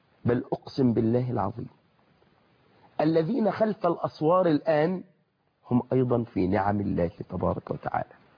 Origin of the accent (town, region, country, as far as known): Egypt; accent: Egyptian